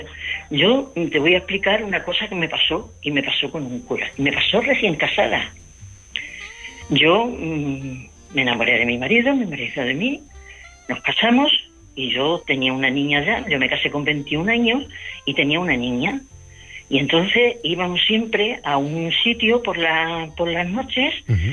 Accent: Extremadura, Spain; now in Catalonia, Spain; Que viviera aquella Extremadura, que viviera en aquella Extremadura tan bonita y tan maja, que es mi tierra.

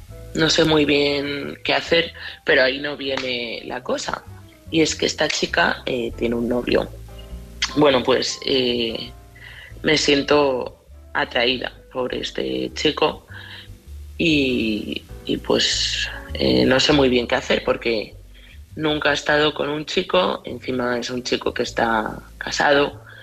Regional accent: Madrid, Community of Madrid, Spain; de Madrid

